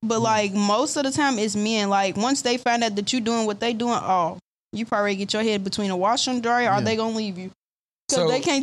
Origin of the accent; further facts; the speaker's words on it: United States; I'm actually from Park Hill.